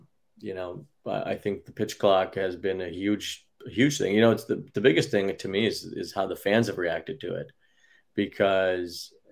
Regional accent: Chicago, Illinois, United States; it would have been a lot more intimidating for me to sit next to Pat Hughes growing up in Chicago

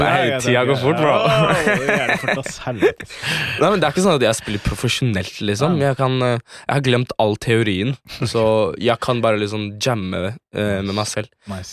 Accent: Turkey; Norwegian is a second language; now in Norway; jeg jo fra Tyrkia, jeg vokste opp i Tyrkia.

